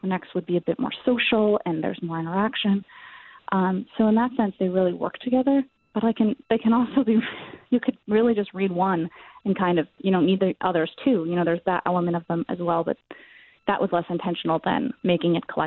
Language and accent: English; Lexington, Massachusetts, United States; I grew up in Lexington, and it was local to Lexington. It was in Bedford, Massachusetts.